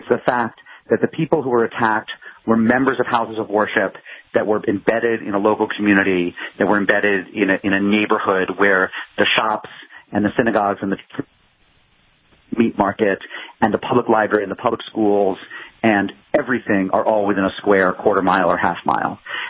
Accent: Springfield, Massachusetts, United States; I'm thinking of growing up in Springfield, Massachusetts, where I knew a couple people who reported for the Springfield newspaper.

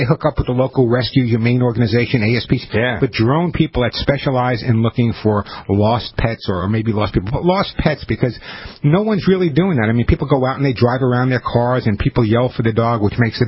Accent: Long Island, New York, United States; I love fireworks. I grew up on Long Island. There were fireworks every weekend.

